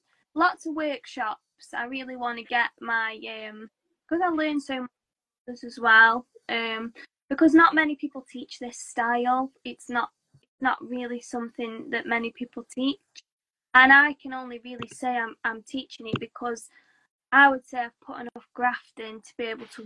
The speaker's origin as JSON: {"language": "English", "town": "Stoke-on-Trent", "region": "West Midlands", "country": "United Kingdom", "lives_now": "Bournemouth, United Kingdom", "said": "because I live in Bournemouth now. I'm from Stoke originally, but I live in Bournemouth, right at the bottom, by the sea."}